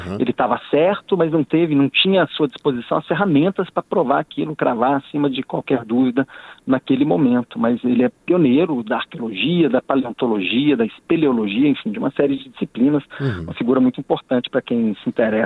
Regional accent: Lagoa Santa, Minas Gerais, Brazil; born there; Eu nasci em Belo Horizonte, lá na terrinha, na grande Belo Horizonte, Lagoa Santa, que é um dos grandes, das localidades mais importantes para a arqueologia americana e mundial

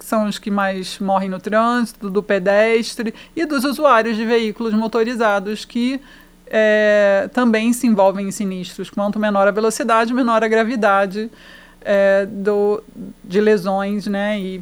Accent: Niterói, Rio de Janeiro, Brazil; A gente tem uma cidade no Rio de Janeiro, que é Niterói, é minha cidade natal

